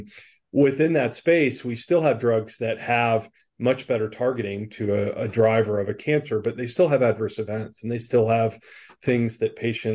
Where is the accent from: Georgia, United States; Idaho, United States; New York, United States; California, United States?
Georgia, United States; Rome; also born or lived in North Carolina; now in Atlanta, United States; So I'm a pharmacist from Rome, Georgia, originally. I've been here back in Atlanta at Emory since 2005.